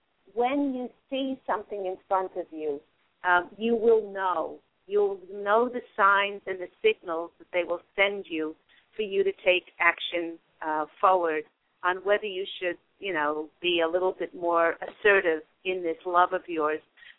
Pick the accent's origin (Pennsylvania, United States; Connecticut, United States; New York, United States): New York, United States; From Syracuse, New York. I'm a former New York girl.